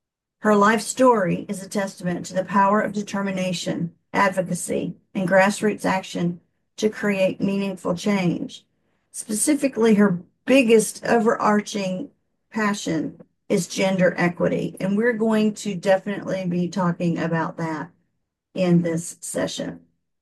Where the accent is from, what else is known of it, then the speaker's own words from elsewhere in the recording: the South, United States; accent: Southern; I'm from the South. We are not known for our diction down here in the Southern United States. We have a bad accent anyway.